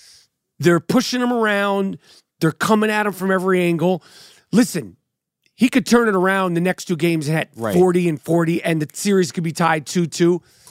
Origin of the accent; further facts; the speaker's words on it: New York, United States; Now I'm a New Yorker.